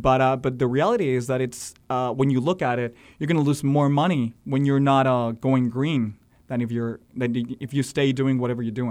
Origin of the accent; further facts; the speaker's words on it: San Luis Potosí, Mexico; also born or lived in Mexico City; I'm from, I was born in Mexico City, but we live up north. It's a town called San Luis Potosí.